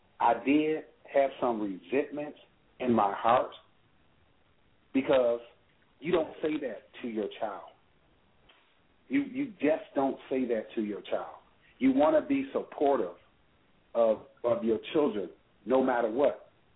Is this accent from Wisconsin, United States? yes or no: yes; Racine, Wisconsin, United States; born there; I was born in Racine, Wisconsin.